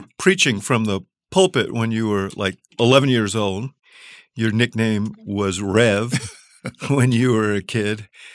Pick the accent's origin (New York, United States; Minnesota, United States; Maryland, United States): New York, United States; And I remember this because I grew up in New York.